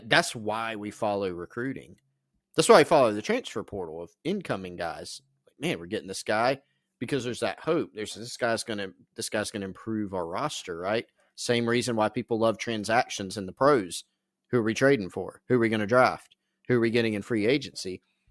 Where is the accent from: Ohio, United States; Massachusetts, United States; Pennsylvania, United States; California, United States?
Ohio, United States; Cleveland; I signed with Ohio State out of high school. I'm from Cleveland. I have tons of family ties here.